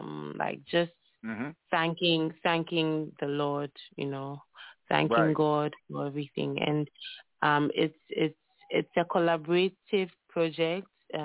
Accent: Volta, Ghana; first language Ewe; English is a second language; So I'm from the Volta region of Ghana, and my tribe is called the Ewe tribe.

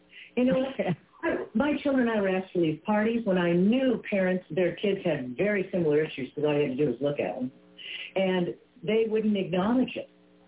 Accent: Des Moines, Iowa, United States; And I said, Iowa, I'm from Des Moines.

